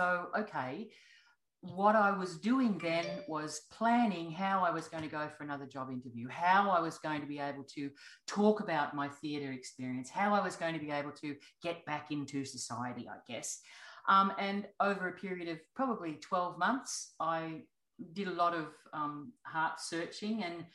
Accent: Brisbane, Queensland, Australia; And I packed up my two teenage children and came back home to where my mum was and my family.

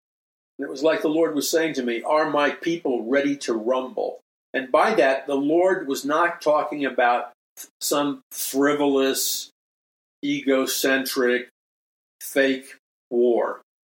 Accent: Queens, New York, United States; I recall the time as a young boy growing up in Queens, and this was the time of gang activities, okay?

